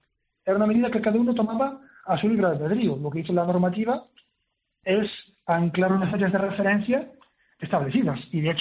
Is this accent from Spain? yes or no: yes; Galicia, Spain; Yo que soy de la Costa da Morte en Galicia